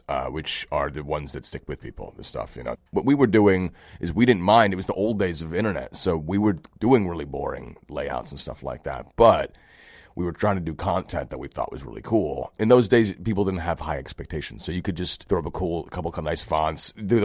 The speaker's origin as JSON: {"language": "English", "town": "Brooklyn", "region": "New York", "country": "United States", "tie": "born or raised there", "said": "we grew up in Brooklyn, so."}